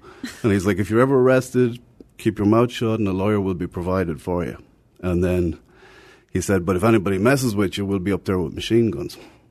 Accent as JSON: {"language": "English", "country": "Ireland", "tie": "born or raised there", "moved": "as an adult", "lives_now": "United States", "said": "Yeah, born and raised in Ireland. I moved to America when I was 22 and got married really young."}